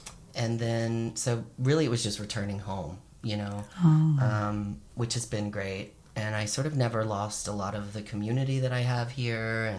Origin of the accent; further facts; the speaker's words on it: Houston, Texas, United States; now in Austin, United States; Well, so I'm from Houston originally. And so growing up queer in Texas, I got to Austin as quickly as possible